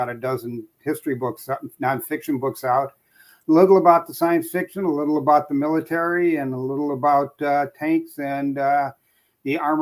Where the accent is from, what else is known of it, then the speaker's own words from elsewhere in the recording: United States; I'm an American, not a Brit.